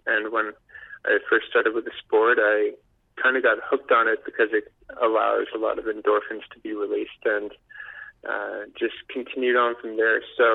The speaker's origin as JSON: {"language": "English", "town": "Port Moody", "region": "British Columbia", "country": "Canada", "tie": "born or raised there", "also_born_or_lived": "Calgary", "said": "I spent some time growing up in Port Moody, BC, where I was a part of the Junior Grizzlies League. And then when we moved to Calgary, I joined up with the community team and continued to play through junior high school, private club."}